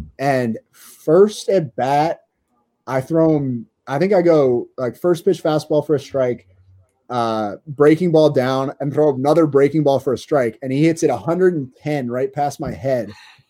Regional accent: Wisconsin, United States; I was from Wisconsin. I, you know, played high school baseball here

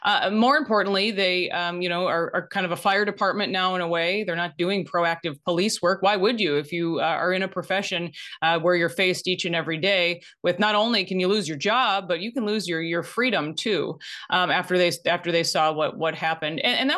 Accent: Minnesota, United States; But I was working in my home state of Minnesota, in Minneapolis, at the CBS affiliate.

